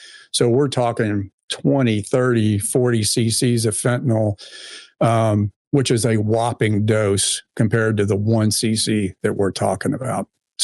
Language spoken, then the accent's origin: English; Arkansas, United States; I grew up in Arkansas. No one likes to do math in public